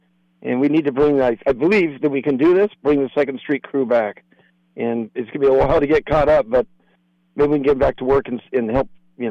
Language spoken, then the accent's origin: English; Lompoc, California, United States; I'm a born and raised in the Lompoc Valley here. I did spend some time away at UC Davis where I got a degree in biology. And I've come back and established several businesses in the area.